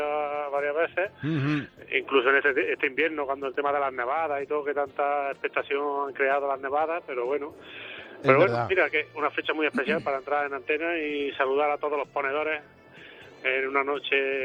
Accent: Bujalance, Andalusia, Spain; now in Vitoria, Spain; llevo casi 3 años aquí en el País Vasco, en la provincia de Álava, en Vitoria concretamente, y os voy a enviar unos dulces típicos de mi pueblo, de Bujalance

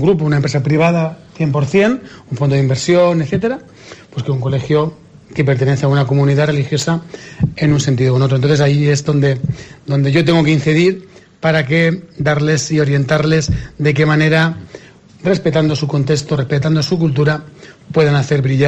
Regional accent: Valencia, Valencian Community, Spain; also born or lived in Hungary / Chile / Florida / Ecuador; now in Castellón, Spain; soy de Valencia, trabajo en Castellón, pero … Y cuando vine hace pues 10, 12 años a Castellón, venía de Hungría, había estado en Chile, había estado en Florida, había estado en Ecuador, había estado en Costa Rica

